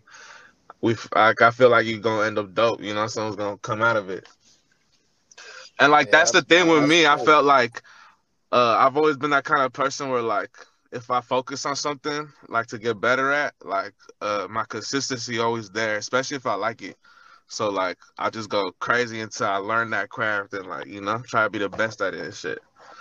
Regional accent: Roanoke Park, California, United States; Hey, I'm from Roanoke Park." He said, "Hey, that's still the Bay."

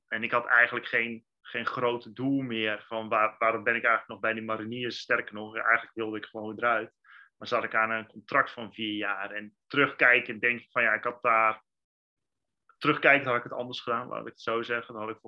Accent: Enter, Overijssel, Netherlands; ja, ik ben opgegroeid in Enter, een heel klein plaatsje in Twente.

